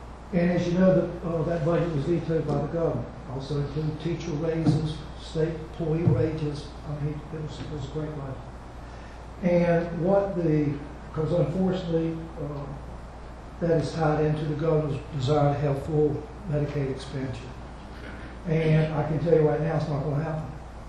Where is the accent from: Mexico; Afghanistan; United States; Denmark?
United States; Wilmington, North Carolina; Carolina Beach and Terry Beach are very special to me. I grew up in Wilmington, and I've really enjoyed representing you